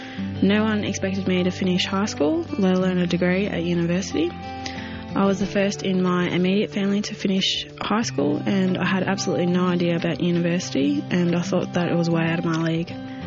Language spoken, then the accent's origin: English; Melbourne, Victoria, Australia; I was born and bred in Melbourne, but my family is from the Deniliquin area. Currently, I'm living in regional Victoria